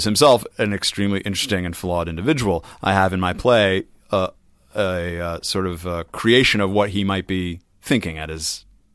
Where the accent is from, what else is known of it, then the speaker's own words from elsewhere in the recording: Boston, Massachusetts, United States; I grew up outside Boston. Wicked smart.